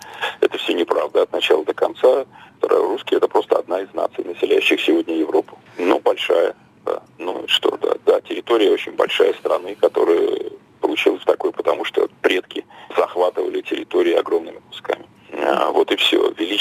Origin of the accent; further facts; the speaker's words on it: Russia; born there; Но при этом я был и остаюсь русским, потому что я родился в России среди русских. Я по-русски думаю, я по-русски пишу.